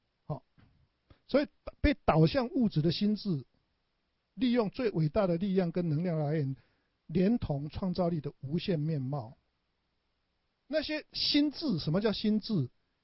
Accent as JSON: {"language": "Chinese", "country": "Taiwan", "said": "我们台湾人说吃药"}